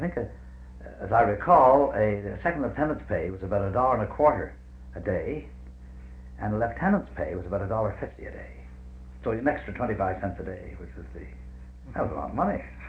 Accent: Thetford Mines, Quebec, Canada; in my hometown of Thetford Mines, where I lived at the time.

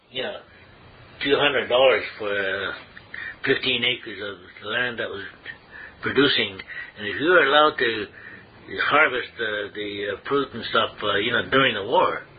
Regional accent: Comox, British Columbia, Canada; born there; she was at Fanny Bay at the logging company when I was born in Comox, right close to Comox.

